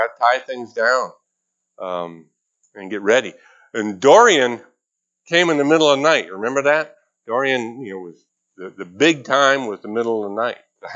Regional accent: California, United States; Yeah, I'm a kid from California, by the way, so what I know about hurricanes.

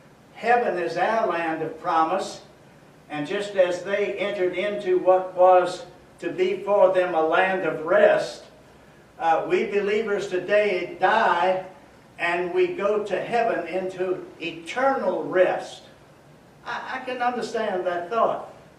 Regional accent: Virginia, United States; married a girl from my home state of Virginia.

